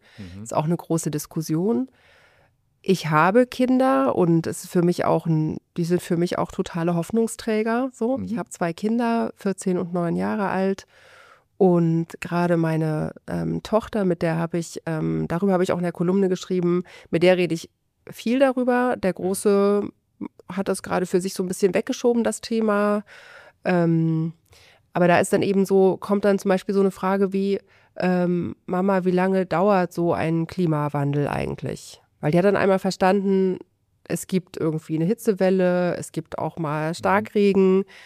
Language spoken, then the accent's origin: German; Leipzig, Saxony, Germany; nachdem ich dann aus Leipzig einmal weg war, wo ich herkomme, immer so die einzige Ostdeutsche.